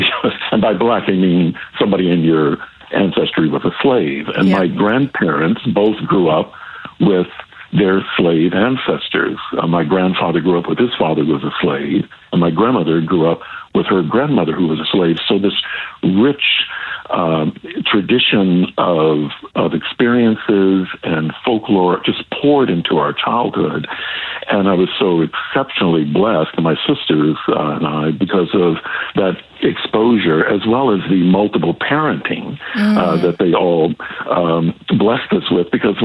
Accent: Southern US, United States; I grew up in the American South in a three-generation household

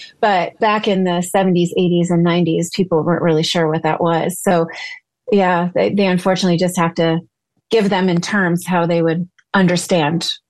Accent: California, United States; So we moved around, but primarily Southern California.

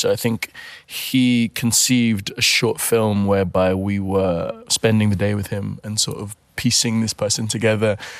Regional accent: Nigeria; also born or lived in London, United Kingdom; So I was born in London, and then we went back to Nigeria and spent most of our sort of formative first years growing up there.

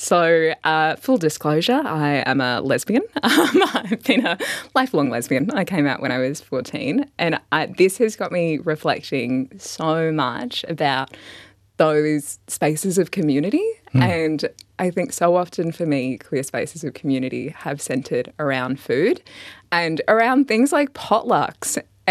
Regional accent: Canberra, Australian Capital Territory, Australia; I'm from Canberra

